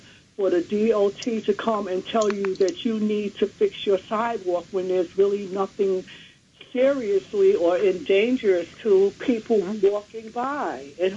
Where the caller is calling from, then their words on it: Brooklyn, New York, United States; I'm calling from Brooklyn, and I have a question pertaining to the sidewalk.